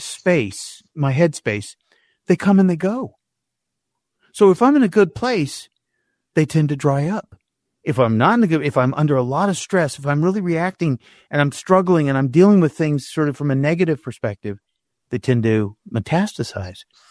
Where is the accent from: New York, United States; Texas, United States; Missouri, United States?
Texas, United States; Houston; born there; I was born in Houston, Texas. We had a pool in our backyard.